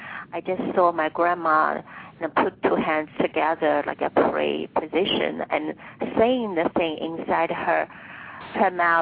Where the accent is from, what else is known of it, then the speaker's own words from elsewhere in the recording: China; English is a second language; moved away as an adult; I grew up in China. I came here when I was 20s. And English is my second language.